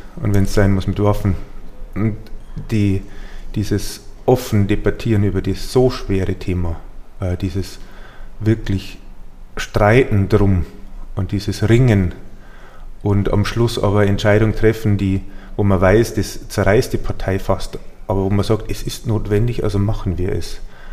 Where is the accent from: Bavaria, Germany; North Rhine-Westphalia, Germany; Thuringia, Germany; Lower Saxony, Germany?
Bavaria, Germany; Passau; ich bin ja aus der Gegend von Passau